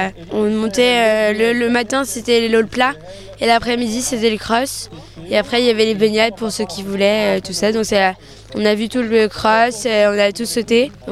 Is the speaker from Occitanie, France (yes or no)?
no; Langon, Nouvelle-Aquitaine, France; Du sud-ouest, on vient de Langon. Donc trois quarts d'heure au sud de Bordeaux.